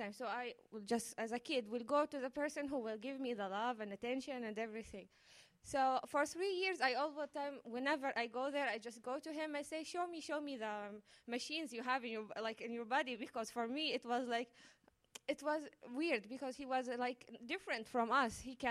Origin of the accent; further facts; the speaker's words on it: Bethlehem, West Bank, Palestine; English is a second language; and I'm from Palestine.